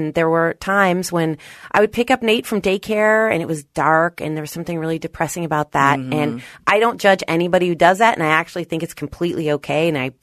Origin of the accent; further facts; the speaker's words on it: San Francisco, California, United States; I'm not great with a lot of stimulation, but I'm from San Francisco, and my mom took me to Chinese New Year, which is a big thing there.